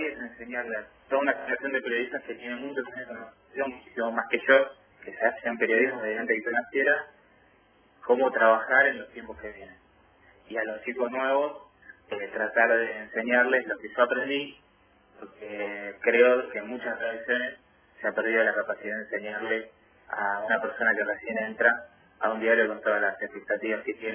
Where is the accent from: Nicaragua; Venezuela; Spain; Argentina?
Argentina; Tierra del Fuego; Mi mamá nació allá cuando eran muy pocos habitantes, así que me considero fueguino. Mamá fue a los 4 o 5 años, sí. Y vivió en una casita ahí sobre el lado Pañano, así que soy más fueguino que mucho fueguino.